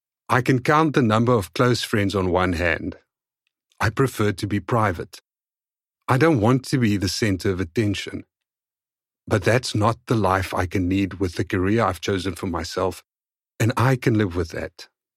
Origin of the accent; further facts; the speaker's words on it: Despatch, Eastern Cape, South Africa; Dispatch, where I grew up in the Eastern Cape, is a small working-class town, home to 40,000 people, about 30 kilometers from Port Elizabeth, PE, now Kaberga. I was born on 5 November 1972 in the provincial hospital of the neighboring town of Uitenhage